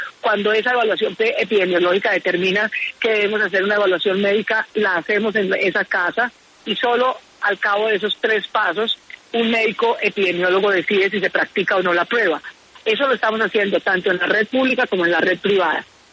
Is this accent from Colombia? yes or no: yes; Colombia; yo, como cualquier colombiana